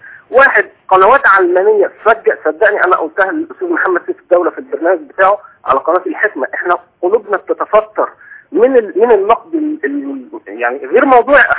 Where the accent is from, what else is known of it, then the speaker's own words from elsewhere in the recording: Egypt; now in Saudi Arabia; انا مصري مسلم بعمل في السعوديه